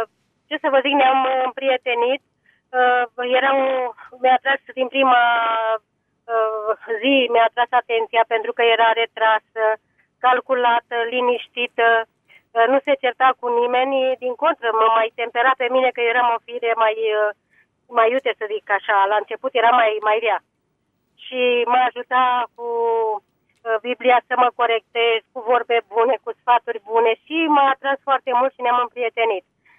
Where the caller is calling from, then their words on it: Vulcan, Hunedoara County, Romania; din Vulcan.